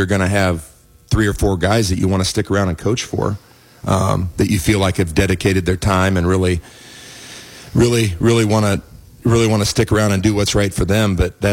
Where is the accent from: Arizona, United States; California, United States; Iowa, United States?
Iowa, United States; Ottumwa; growing up in Atumwa, I don't think I ever went through the Albia Square.